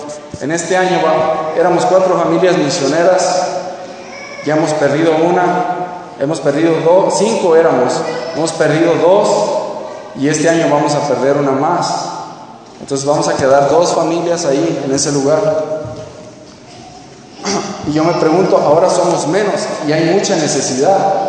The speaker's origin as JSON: {"language": "Spanish", "country": "Mexico", "said": "Yo creo que para nosotros, y lo digo siendo mexicano, yo creo que para nosotros como mexicanos es muy importante"}